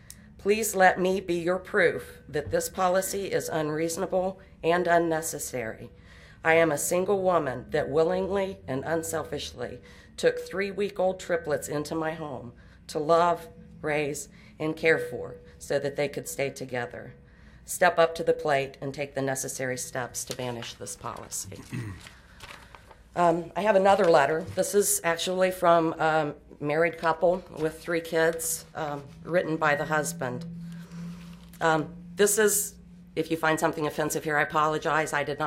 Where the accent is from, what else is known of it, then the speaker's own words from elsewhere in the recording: Liberty Township, United States; I was raised in Liberty Township from the age of 4 weeks. And I still reside there today.